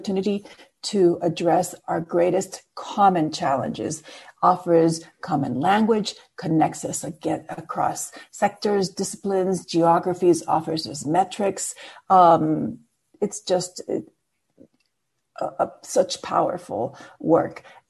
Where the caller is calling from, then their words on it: New Mexico, United States; Today, I'm calling from New Mexico